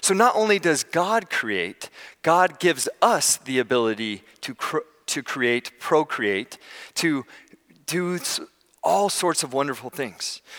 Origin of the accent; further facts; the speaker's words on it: California, United States; I grew up in the Bay Area